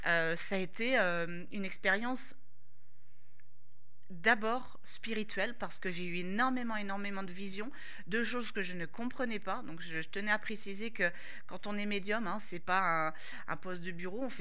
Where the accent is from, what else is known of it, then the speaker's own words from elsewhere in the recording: Saint-Nazaire, Pays de la Loire, France; born there; parce que je suis née à Saint-Nazaire